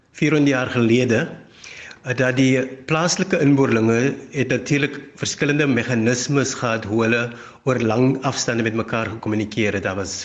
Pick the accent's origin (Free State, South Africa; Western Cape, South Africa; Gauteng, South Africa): Western Cape, South Africa; Paarl; ek is van die Parel